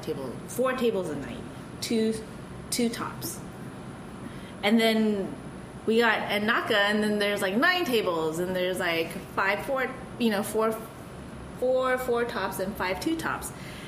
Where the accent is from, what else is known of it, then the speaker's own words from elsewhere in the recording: United States; Because, yes, I'm Asian and I grew up in America, was born and raised here